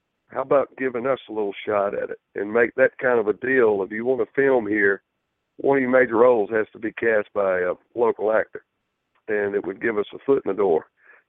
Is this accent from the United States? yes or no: yes; the South, United States; accent: Southern; that's a big thing for me as a Southern actor, as you can tell by my accent.